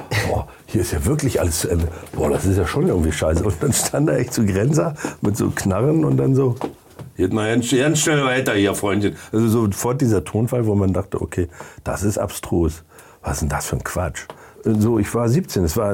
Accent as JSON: {"language": "German", "region": "Mecklenburg-Vorpommern", "country": "Germany", "said": "Ich bin ja Südmecklenburger, ich komme wirklich aus dem Wald. Ja. Also ich komme wirklich von einem Haus am Wald, umgeben von Siebenseen."}